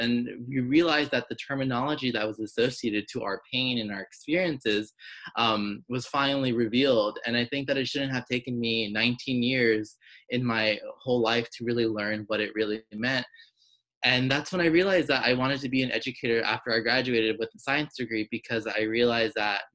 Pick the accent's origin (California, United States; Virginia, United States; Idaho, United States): California, United States; Los Angeles; I grew up in Los Angeles, and I grew up low income, first generation. My parents had immigrated from Mexico to the United States